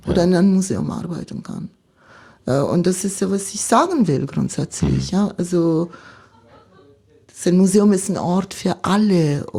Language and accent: German; Milan, Lombardy, Italy; German is a second language; Ich bin Mailänderin, komme ich aus der Stadt Mailand. Seit Generationen sind wir Mailänder.